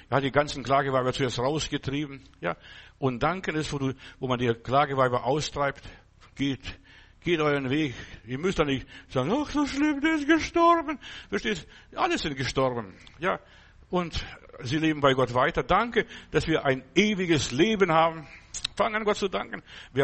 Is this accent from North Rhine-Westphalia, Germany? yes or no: no; Bavaria, Germany; Ich bin auf dem Land groß geworden, auch im Bayerischen Wald.